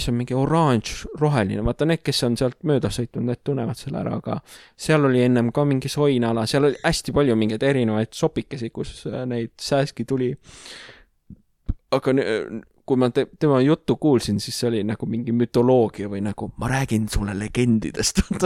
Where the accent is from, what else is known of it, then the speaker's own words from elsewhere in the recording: Tallinn, Harju County, Estonia; piirkond, kus ma olen Mustamäelt, on Sääse